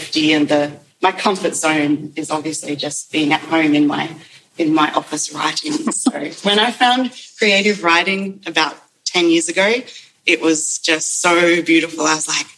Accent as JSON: {"language": "English", "town": "Oakey", "region": "Queensland", "country": "Australia", "tie": "born or raised there", "said": "I grew up in Oakey, a little country town in Queensland, which is actually Garunga in Malaluka. I grew up just on a little piece of land, actually, in country, in Oakey"}